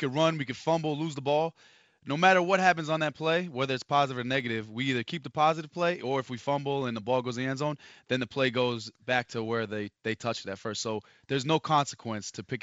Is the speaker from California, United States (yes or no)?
no; New Jersey, United States; Yeah, I'm from Jersey. Proud of it.